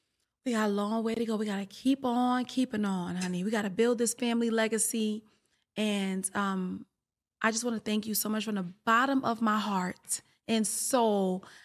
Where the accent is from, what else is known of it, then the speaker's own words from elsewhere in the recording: Bronx, New York, United States; I'm from the Bronx. I can say whatever I want to say about my goddamn state, all right?